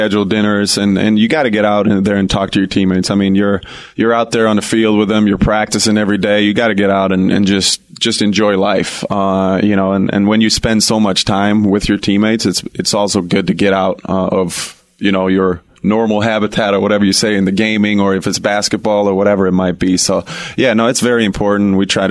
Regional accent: Sweden; now in United States; Growing up in Sweden, it's kind of the same weather. We got a lot of good gamers, a lot of gamers in Sweden.

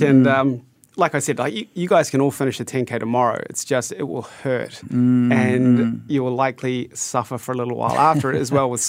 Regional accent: New Zealand; I'm a Kiwi.

